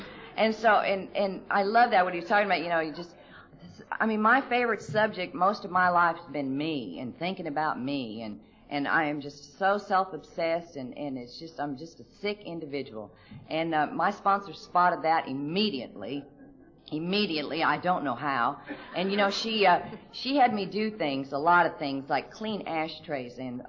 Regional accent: Oklahoma, United States; born there; I was born in Oklahoma.

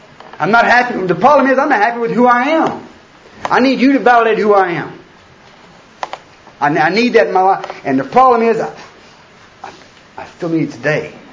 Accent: Pflugerville, Texas, United States; So I was born in Pflugerville, Texas. And I grew up, like I said, around a bunch of drunks, a bunch of convicts.

